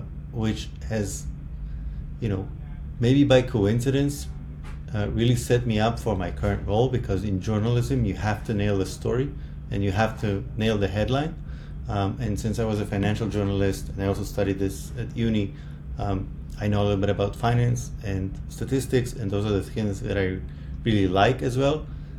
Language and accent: English; Tel Aviv, Tel Aviv District, Israel; I'm from Tel Aviv, Israel, spouse, two kids.